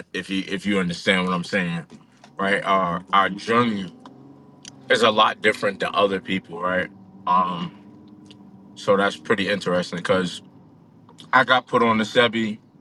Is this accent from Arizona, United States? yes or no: no; New Jersey, United States; I'm from Jersey as well.